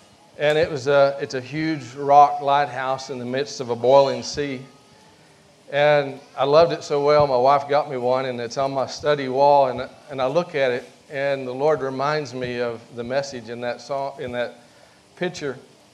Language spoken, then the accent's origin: English; Sapulpa, Oklahoma, United States; from Sepulpa.